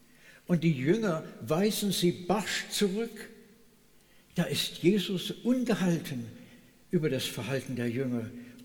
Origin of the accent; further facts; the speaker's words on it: Saxony, Germany; in der Heimat, in meiner Heimatgemeinde im Erzgebirge.